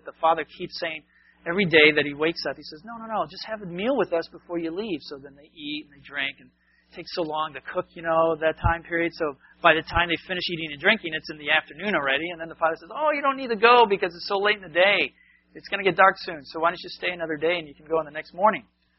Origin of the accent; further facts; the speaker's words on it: New England, United States; It's not like New England. I grew up in New England.